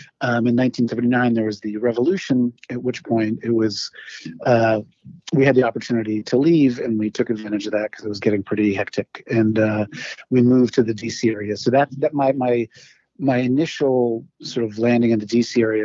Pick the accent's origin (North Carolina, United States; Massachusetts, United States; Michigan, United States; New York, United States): New York, United States; born there; also born or lived in Iran; I was born in New York. I split my time between here in New York and in Iran